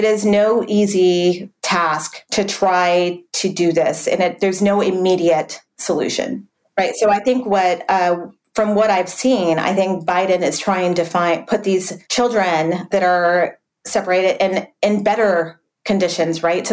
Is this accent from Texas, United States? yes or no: yes; El Paso, Texas, United States; Look, I'm from the border. I grew up in El Paso.